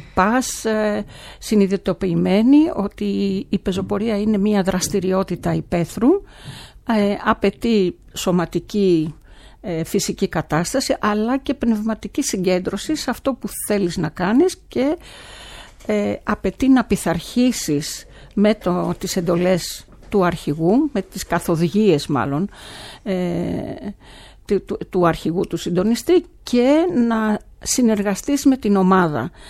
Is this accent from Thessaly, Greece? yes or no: yes; Karditsa, Thessaly, Greece; born there; γεννήθηκα όπως είπες στην Καρδίτσα, στη μέση του κάμπου.